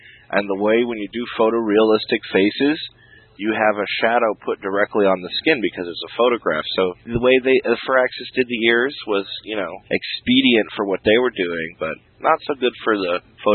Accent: United States; Because I'm American, I can do it.

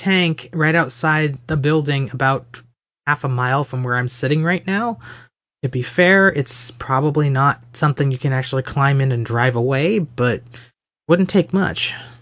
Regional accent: United States; or we, because I am American, they are obligated by treaty to, if you guys get attacked, we're going to defend you

